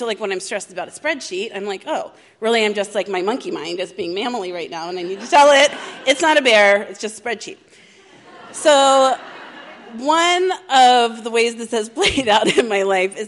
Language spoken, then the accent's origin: English; Baltimore, Maryland, United States; And I grew up in Baltimore City. And there was amazing citrus everywhere.